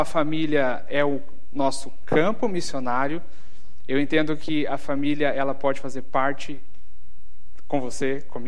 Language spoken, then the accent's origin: Portuguese; Curitiba, Paraná, Brazil; Eu sou do sul do Brasil, de Curitiba, e eu fui ter uma experiência missionária no norte do Brasil, na Amazonas, na região amazônica.